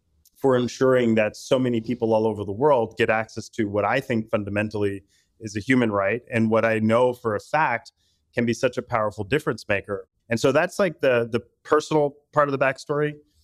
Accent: Puerto Rico; I'm from Puerto Rico. I was born and raised in Puerto Rico. Grew up poor in the poorest part of the United States, the island of Puerto Rico.

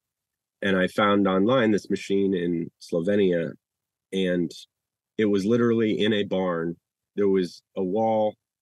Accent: Chicago, Illinois, United States; I'm from Chicago. It's like my favorite movie.

